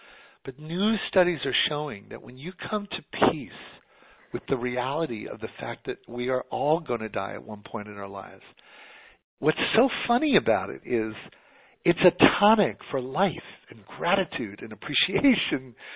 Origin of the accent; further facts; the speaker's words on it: New York City, New York, United States; I come from the New York Jewish tradition